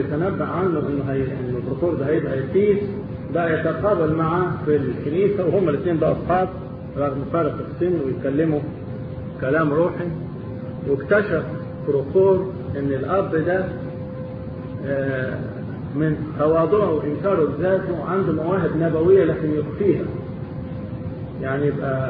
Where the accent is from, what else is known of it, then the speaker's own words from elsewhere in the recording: Egypt; زي عندنا في مصر